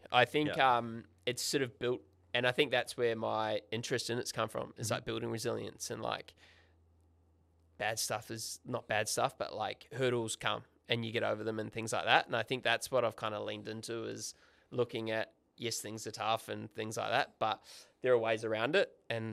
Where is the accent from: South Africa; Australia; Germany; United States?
Australia; To be fair, being an Aussie, I've probably been more injured than I haven't.